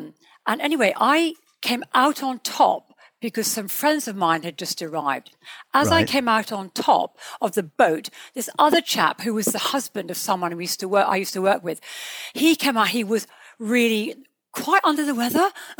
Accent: Tidworth, South West England, United Kingdom; also born or lived in Hampshire; Yeah, my father was in the army. So we grew up in Tidworth. And then he came out of the army when I was about 8 or 9. And then we moved to a village in Hampshire.

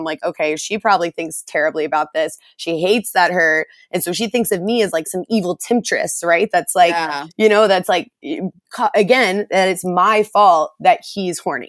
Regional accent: the South, United States; And I know like growing up in the South, I remember my first ever boyfriend in high school

